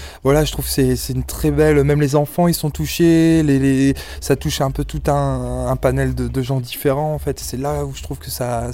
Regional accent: Roubaix, Hauts-de-France, France; moi je suis de Roubaix à la base

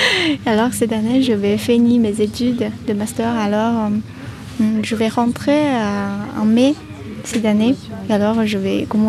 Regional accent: China; French is a second language; now in France; Oui, en fait, moi je viens de Chine, alors j'étudie le français depuis plus de 5 ans

